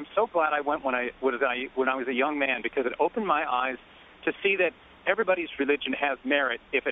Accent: Midwest, United States; You know, I was raised in the Midwest. I'm Catholic and was an altar boy 6 years, the whole going my way thing.

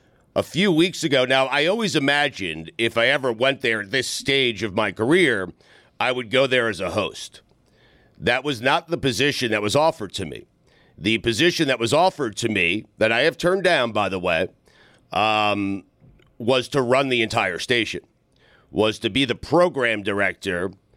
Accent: Long Island, New York, United States; growing up on Long Island in New York

